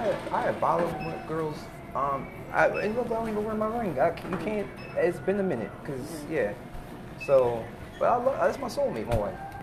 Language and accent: English; Philadelphia, Pennsylvania, United States; I'm from Philly, so you already know what we do.